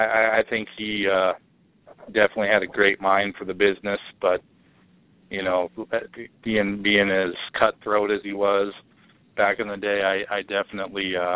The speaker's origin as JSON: {"language": "English", "town": "Greeley", "region": "Colorado", "country": "United States", "said": "I'm from Greeley, Colorado, and so is one of his opponents in the UFC is from Greeley, Colorado"}